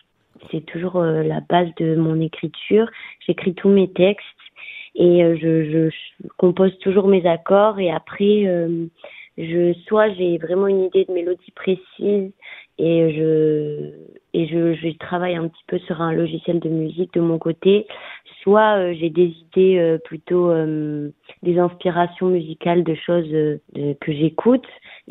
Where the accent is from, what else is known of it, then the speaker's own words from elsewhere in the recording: Auvergne-Rhône-Alpes, France; born there; now in Montpellier, France; je suis née en Haute-Loire et je suis venue à Montpellier pour faire mes études.